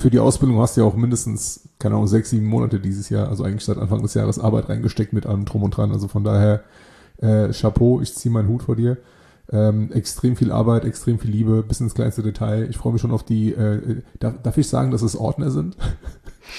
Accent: Greece; Vor allem ich als Grieche.

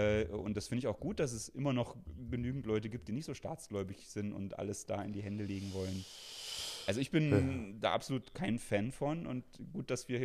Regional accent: eastern Germany, Germany; ich meine, war 5 Jahre, als die DDR vorbei war

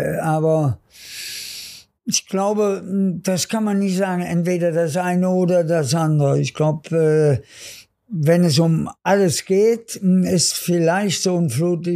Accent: Cologne, North Rhine-Westphalia, Germany; Also Müngersdorf ist meine Heimat und Wembley ist ein Riesenerlebnis.

